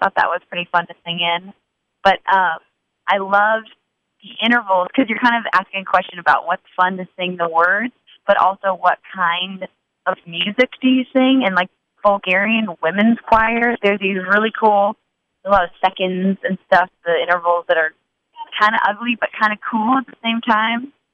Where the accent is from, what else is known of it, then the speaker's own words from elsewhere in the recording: California, United States; I'm from California, and that's why I wear yellow all the time. It's like my little California sunshine I get to take everywhere with me, because I miss home.